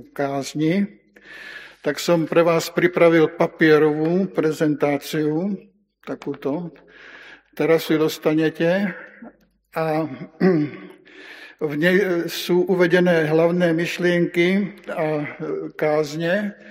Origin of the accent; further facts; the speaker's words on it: Czechia; Slovak is a second language; also born or lived in Slovakia; od tej doby sme už bývali v Čechách. Po 25 rokoch na Slovensku, teda ja som Čech, a napriek tomu sa pokúsim kázať po slovensky.